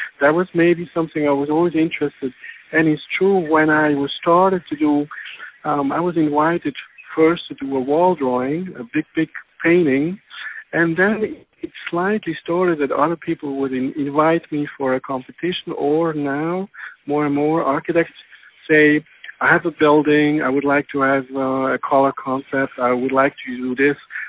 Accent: Zurich, Switzerland; as you know, I grew up in Zurich, which is the German part of Switzerland. It's quite a big city. And I studied in Basel

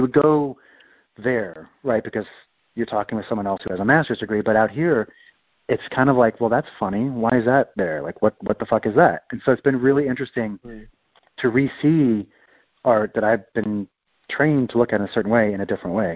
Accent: Kentucky, United States; because I was a bored kid growing up in Kentucky.

